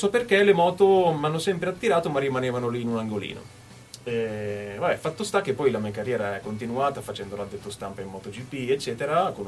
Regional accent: Emilia-Romagna, Italy; Io sono romagnolo, studiavo a Bologna all'epoca

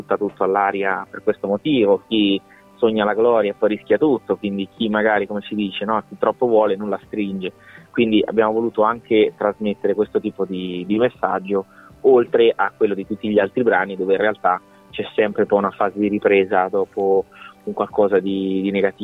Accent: Ancona, Marche, Italy; quindi noi siamo tutti di Ancona

